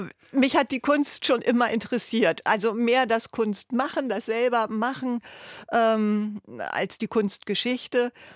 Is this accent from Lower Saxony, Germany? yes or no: yes; Lower Saxony, Germany; Ich bin in einer Kleinstadt in der Lüneburger Heide groß geworden.